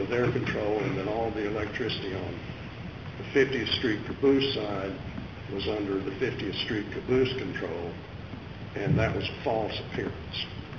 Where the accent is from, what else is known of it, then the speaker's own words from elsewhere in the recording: San Antonio, Texas, United States; from San Antonio, representing the respondents